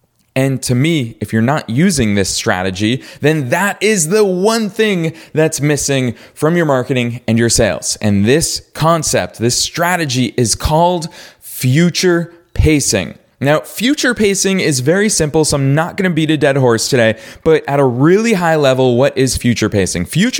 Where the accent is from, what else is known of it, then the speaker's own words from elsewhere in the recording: Boston, Massachusetts, United States; now in Los Angeles, United States; when I first moved to Los Angeles, California. So remember, I grew up in Boston. I spent the vast, vast majority of my life in Boston, which is, let's face it, a very cold climate.